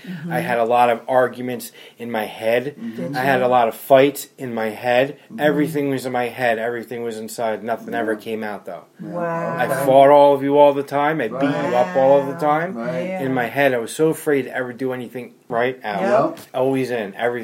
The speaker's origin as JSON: {"language": "English", "town": "Toms River", "region": "New Jersey", "country": "United States", "tie": "born there", "said": "Anyway, I'm 37 years old. I was born in Toms River, New Jersey, suburbs. I'm very different from Kelly, who was from Newark. In the suburbs, I lived about a couple of miles from the Seaside Bridge."}